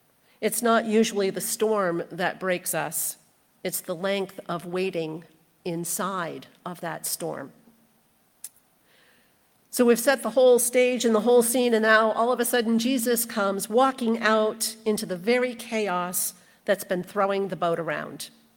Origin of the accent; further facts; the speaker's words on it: Augusta, Maine, United States; So I grew up in the Kennebec River Valley in Augusta, Maine